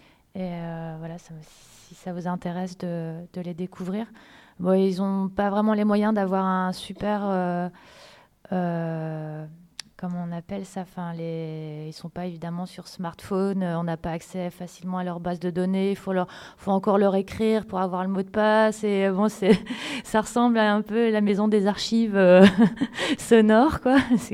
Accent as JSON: {"language": "French", "country": "France", "moved": "yes", "lives_now": "Brussels, Belgium", "said": "quand j'ai quitté Bruxelles, j'ai quitté la France et que je suis arrivée à Bruxelles et que j'ai commencé à travailler pour la CSR"}